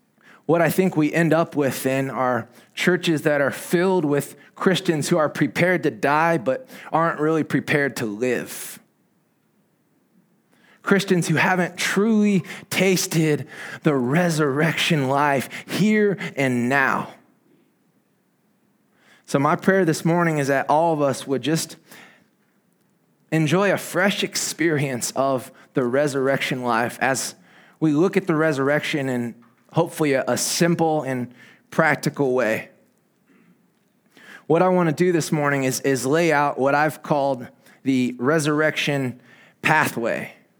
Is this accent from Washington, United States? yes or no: no; Indiana, United States; now in Spain; I grew up in Indiana in the Midwest. It's cold, it's rainy, it's gray.